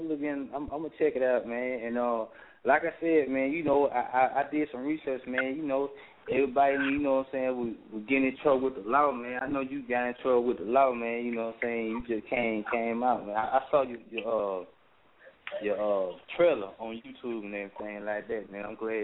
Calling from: Decatur, Georgia, United States; man. I'm calling out from the Decatur, man.

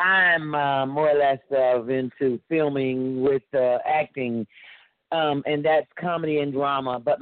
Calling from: Louisiana, United States; And I'm calling from Louisiana.

